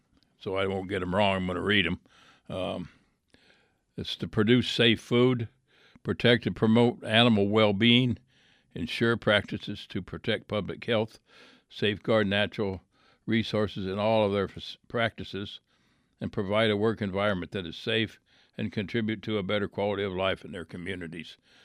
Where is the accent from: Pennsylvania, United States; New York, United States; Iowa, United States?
Iowa, United States; like when I grew up in Iowa, a lot of people had them outside